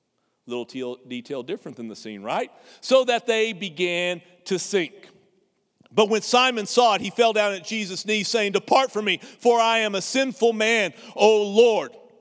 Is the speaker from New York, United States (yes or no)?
no; Texas, United States; I got to make the trek up to the place where I grew up in the Texas Panhandle, and I visited my parents.